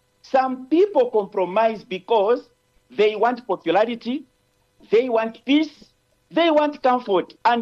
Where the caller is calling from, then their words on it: Lusaka, Lusaka Province, Zambia; I'm speaking from Lusaka.